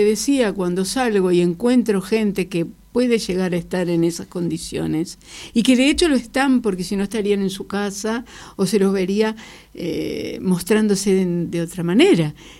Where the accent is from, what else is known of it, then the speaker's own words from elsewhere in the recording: Chacabuco, Buenos Aires Province, Argentina; born there; Yo nací en Chacabuco